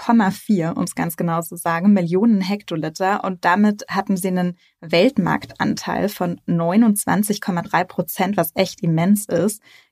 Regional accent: Bavaria, Germany; Ich bin im Herzen von Oberbayern groß geworden, in der schönen Hallertau, also dem größten zusammenhängenden Hopfenanbaugebiet der Welt.

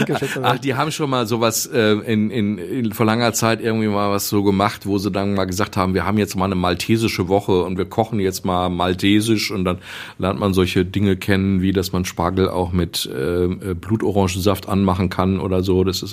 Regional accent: Essen, North Rhine-Westphalia, Germany; also born or lived in Mülheim; Das heißt, ich bin seit meinem zweiten, zweieinhalbten Lebensjahr ein Kind des Ruhrgebiets, erst Mülheim, ab sechsten Lebensjahr Essen.

